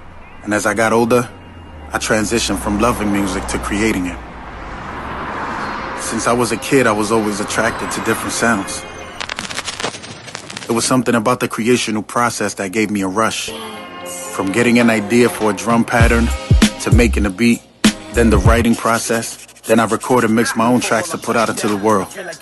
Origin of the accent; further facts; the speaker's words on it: New York City, New York, United States; I'm from the Bronx, and music is my life.